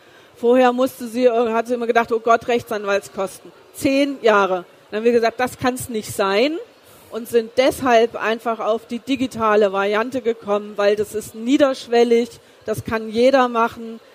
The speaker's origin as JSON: {"language": "German", "region": "East Germany", "country": "Germany", "tie": "born there", "said": "Ich bin ja geboren im Osten Deutschlands"}